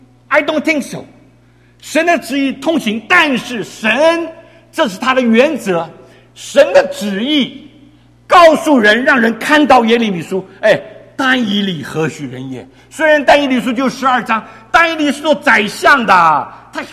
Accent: China

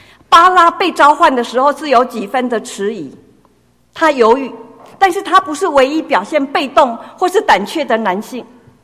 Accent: Taiwan; 我们台湾话说是敢大哈

